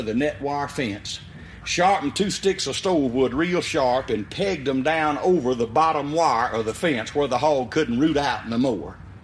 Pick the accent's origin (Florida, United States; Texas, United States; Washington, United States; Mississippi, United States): Mississippi, United States; Liberty; I come from Route 4, Liberty, Mississippi.